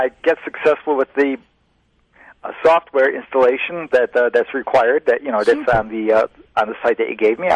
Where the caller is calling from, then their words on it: Greece, New York, United States; I'm calling from Greece, New York.